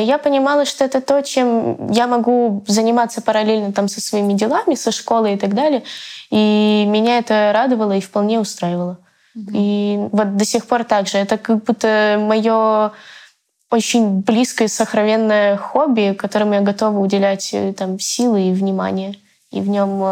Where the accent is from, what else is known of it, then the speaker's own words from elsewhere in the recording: Kyiv, Ukraine; мне 20 лет, я из Киева.